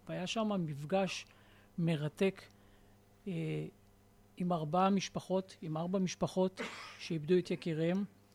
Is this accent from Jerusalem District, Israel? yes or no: no; Kiryat Shmona, Northern District, Israel; קריית שמונה זה עיר מאוד מאוד יקרה לי. זה עיר שאני נולדתי בה, שאני גדלתי בה.